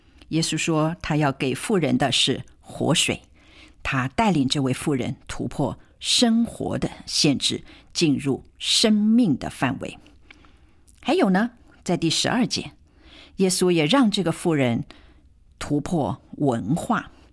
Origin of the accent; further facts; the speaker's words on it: China; 对我们中国人来讲，这的确也是一个信耶稣明白救恩的一个阻碍